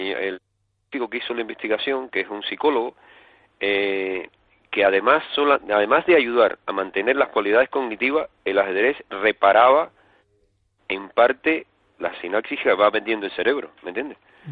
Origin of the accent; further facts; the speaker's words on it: Cuba; moved away; Yo soy cubano.